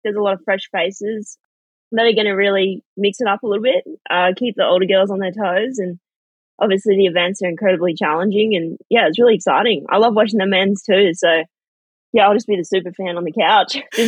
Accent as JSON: {"language": "English", "town": "Sunshine Coast", "region": "Queensland", "country": "Australia", "tie": "born or raised there", "said": "Yeah, it's so fun to see the Sunny Coast still on the map with Isabella as well."}